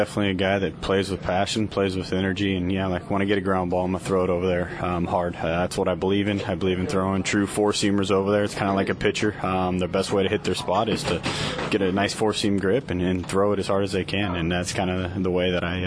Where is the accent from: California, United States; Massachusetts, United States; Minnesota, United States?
California, United States; I think you have some Bay Area people that know I'm from the Bay Area.